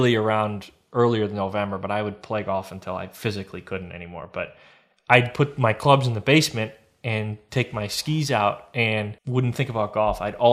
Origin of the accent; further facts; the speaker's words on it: Vermont, United States; So I grew up in Vermont originally.